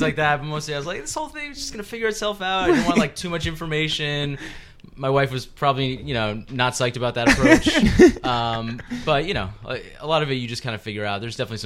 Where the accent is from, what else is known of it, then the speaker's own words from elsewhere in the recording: Brentwood, New Hampshire, United States; A little town called Brentwood, New Hampshire. It's like 2,000 people, very small country town, right next to Exeter, New Hampshire, slightly more famous.